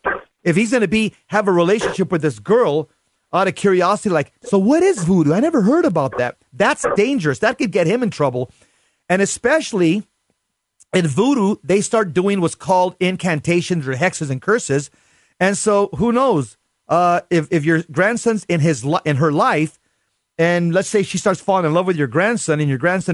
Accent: United States; I'm Mexican American, so I'm saying this from personal knowledge

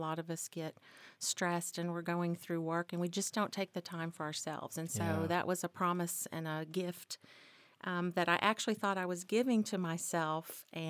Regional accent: Arkansas, United States; So, but yeah, so I grew up in Arkansas, so one of the reasons I'm here at SkyTerra, it reminds me a lot of home.

